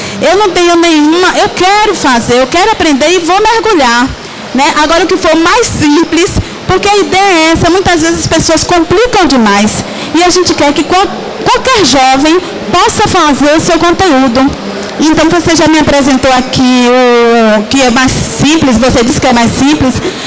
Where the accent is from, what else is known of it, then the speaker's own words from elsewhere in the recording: Bahia, Brazil; eu sou da Bahia, sou da Universidade do Estado da Bahia e sou de comunidade, né?